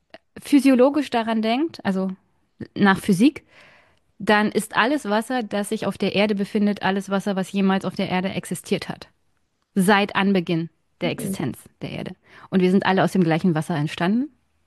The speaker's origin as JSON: {"language": "German", "region": "Brandenburg", "country": "Germany", "tie": "born or raised there", "said": "ich lebe hier seit meiner Geburt in einem Dürreland, ja. Ich kenne das gar nicht anders. Also Sandbüchse Brandenburg beschreibt meine Heimat ganz, ganz gut."}